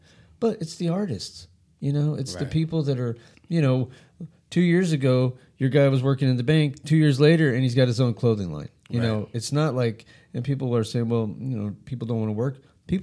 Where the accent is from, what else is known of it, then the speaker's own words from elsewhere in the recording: New Mexico, United States; I grew up in New Mexico.